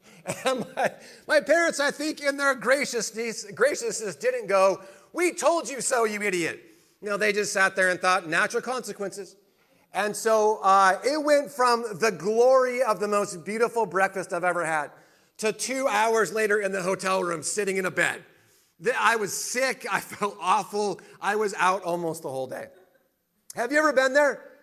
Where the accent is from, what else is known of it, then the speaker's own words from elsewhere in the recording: Spokane, Washington, United States; I grew up in Spokane.